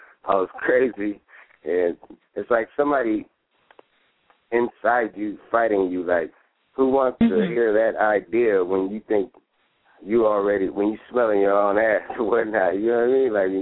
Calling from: San Francisco, California, United States; San Francisco, California.

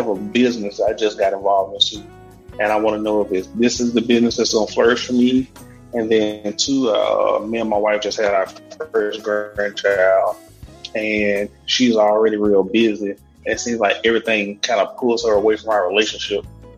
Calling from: Meridian, Mississippi, United States; Meridian, Mississippi.

